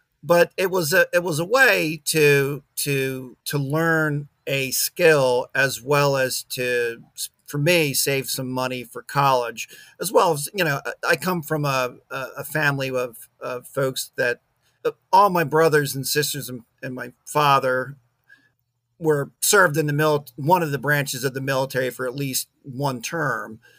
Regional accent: Bridgeton, New Jersey, United States; I grew up in Cumberland County in a town called Bridgeton in South Jersey. And I continue to live in the county and work here.

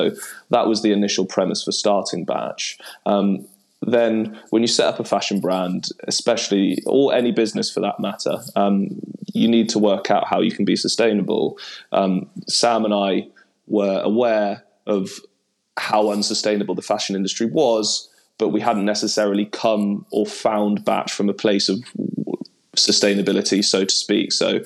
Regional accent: Newcastle, North East England, United Kingdom; accent: Geordie; moved away as an adult; now in London, United Kingdom; in the northeast of England, where I'm from. Despite not having a particularly strong Geordie accent, I am from Newcastle

